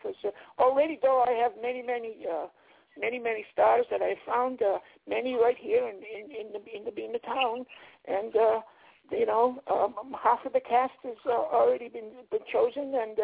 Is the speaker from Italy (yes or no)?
yes; Rome, Lazio, Italy; I'm in Roma, where I come from, where I first discovered some of the greatest opera stars in the whole world.